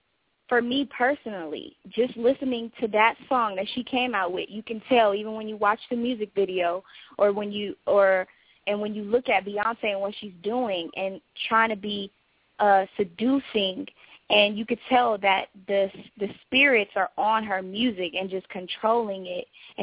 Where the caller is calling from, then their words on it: Pasadena, California, United States; I'm actually Pam's daughter, and I'm calling from Pasadena.